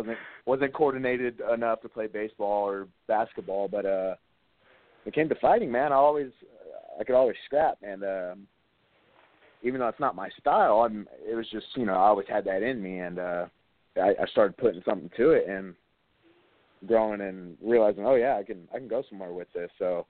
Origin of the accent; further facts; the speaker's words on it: Stockton, California, United States; I mean, I grew up in Stockton, California. So just, you know, the area, it was always a little rougher mentality.